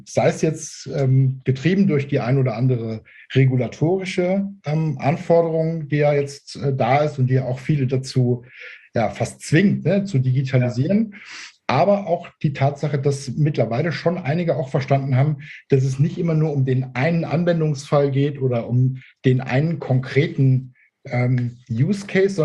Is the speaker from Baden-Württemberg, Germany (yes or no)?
no; Saarbrücken, Saarland, Germany; Also ich komme aus Saarbrücken.